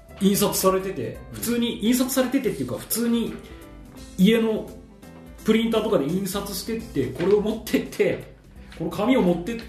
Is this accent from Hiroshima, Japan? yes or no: yes; Hiroshima, Japan; だから俺、まあ、地元に帰るときは、まあ、広島に帰るときは大体新幹線で帰るんですけど